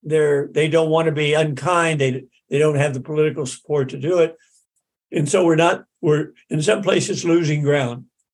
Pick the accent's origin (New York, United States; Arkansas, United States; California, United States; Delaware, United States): Arkansas, United States; And I grew up in the Little Rock District when my father was building the dams in North Arkansas, in southern Missouri.